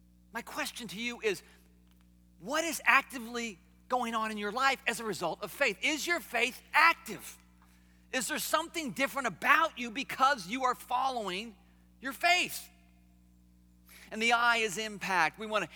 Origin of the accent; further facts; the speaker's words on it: United States; born there; because I was born in America, a land of opportunity, a land of prosperity, and a land of distraction.